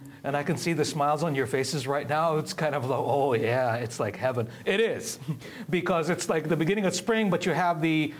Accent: Lebanon; growing up in Lebanon, watching all these films

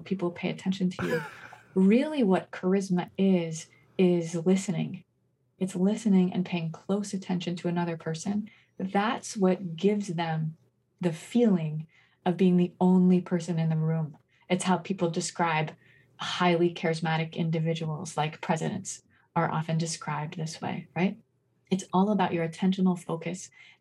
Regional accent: New Haven, Connecticut, United States; And this was a story that Gloria Steinem told when she came to my hometown of New Haven.

